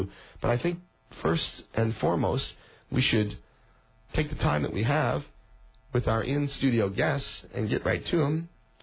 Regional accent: Rockford, Illinois, United States; born there; I was born in Rockford, Illinois.

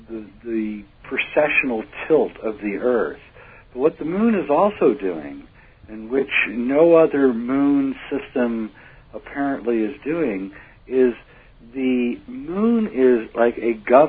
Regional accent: Nebraska, United States; You know, in Missouri, as when I grew up in Nebraska, you know, we have tornadoes.

